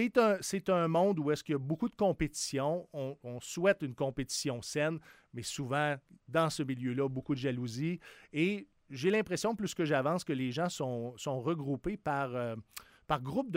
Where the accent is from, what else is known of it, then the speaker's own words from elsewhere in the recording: Quebec City, Quebec, Canada; Parce que je suis Québécois, je viens de Limoilou, right?